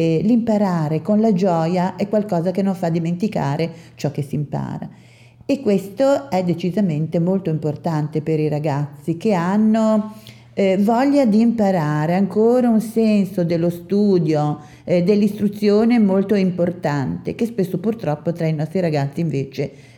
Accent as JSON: {"language": "Italian", "town": "Genoa", "region": "Liguria", "country": "Italy", "said": "per noi che veniamo da Genova in particolare, dove siamo abbastanza vecchi"}